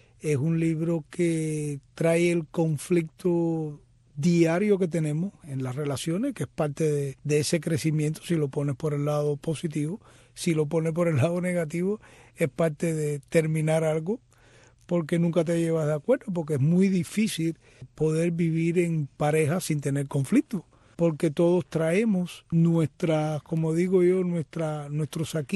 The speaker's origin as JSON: {"language": "Spanish", "region": "Havana", "country": "Cuba", "tie": "born or raised there", "lives_now": "Miami, United States", "said": "yo soy originalmente de Palatino, la ciudad deportiva, allí nací, en alrededor del Parque Palatino. Ahí fueron mis primeros años y nada, empecé a estudiar psicología aquí en Miami, no fue en Cuba. En Cuba terminé la secundaria"}